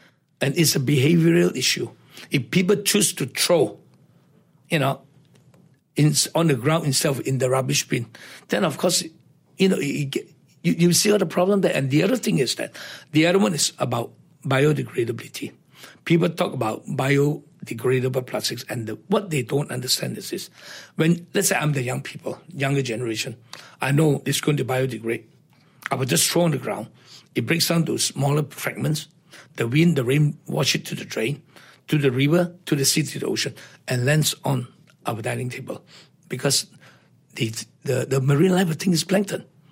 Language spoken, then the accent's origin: English; Malaysia; I am a Malaysian first. Okay, I'm a Malaysian. I'm born here, we are bred here